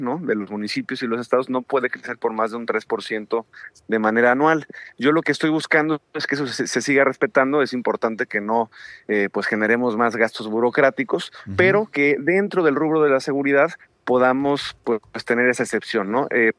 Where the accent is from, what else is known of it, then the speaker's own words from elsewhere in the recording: Mexico; hay que unirnos como mexicanos.